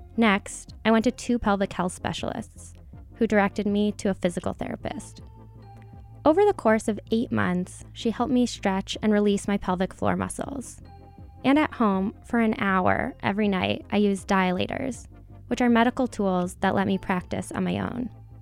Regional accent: Chicago, Illinois, United States; now in Jerusalem, Israel; I'm from Chicago, but these days I live in Jerusalem.

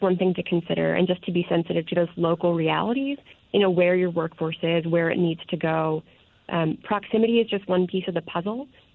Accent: Seattle, Washington, United States; I'm from Seattle, so the South King County suburbs immediately to the south of the city have done some pretty great work

